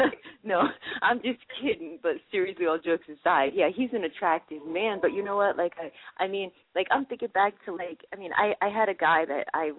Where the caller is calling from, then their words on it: New Jersey, United States; Hi, Michael. Hi, Sadie. … I'm calling from New Jersey.